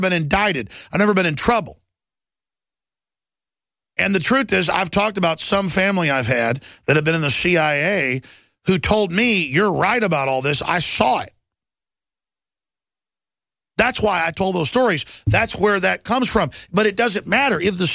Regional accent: United States; They know I'm an American as it gets. I mean, quite frankly, I'm as American as it gets. The whole pedigree's ridiculous, okay? Founding Texas, Mayflower, 1776, everything.

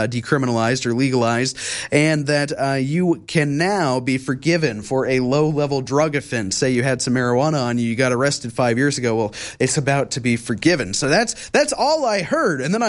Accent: Wichita, Kansas, United States; I mean, I see this happen in my hometown, Wichita, Kansas, small city.

